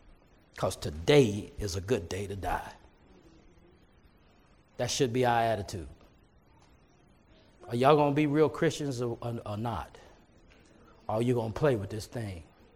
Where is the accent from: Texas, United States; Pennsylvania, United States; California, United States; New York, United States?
Texas, United States; Amarillo; We came from Amarillo, Texas, by the Spirit of God. And if we had not been sent, she at least would have went back. I would have went back to Texas, but I wouldn't have went back to Amarillo.